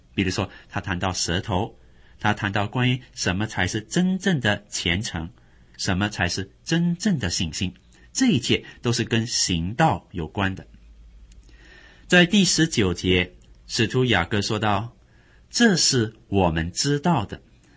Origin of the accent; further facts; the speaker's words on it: China; 他们以为温柔之心就是我们中国人所说的客气。